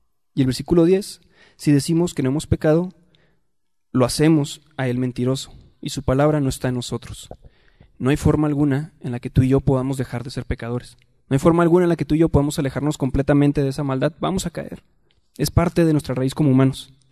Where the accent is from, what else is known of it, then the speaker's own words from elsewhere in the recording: Juárez, Chihuahua, Mexico; yo sé de lo que hablo porque yo vengo de Juárez, y en Juárez hay muchos baches